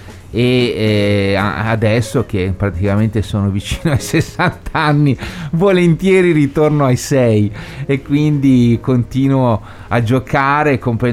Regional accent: Milan, Lombardy, Italy; born there; moved away as an adult; now in Sardinia, Italy; anche se sono nato a Milano, la mia balia, la mia tata che mi ha dato il latte era sarda, di Sassari

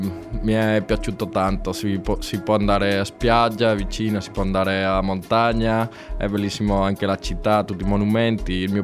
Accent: Córdoba, Andalusia, Spain; Italian is a second language; moved away as an adult; now in Cagliari, Italy; Vengo dalla Spagna, della città del sud, si chiama Cordova.

